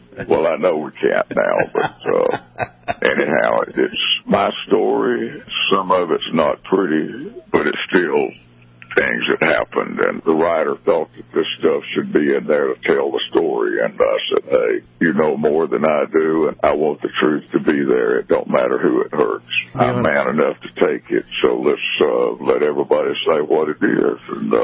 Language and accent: English; Brewton, Alabama, United States; in my hometown they have a porch festival where they got bands that come up packed full of people there, and they move down to the next house. There's another band going, so it's just a weekend of porch festival, they call it, down in Bruton, Alabama.